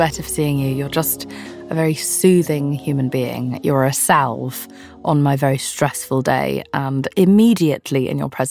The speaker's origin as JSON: {"language": "English", "region": "London", "country": "United Kingdom", "said": "I'm from London. It's also old here."}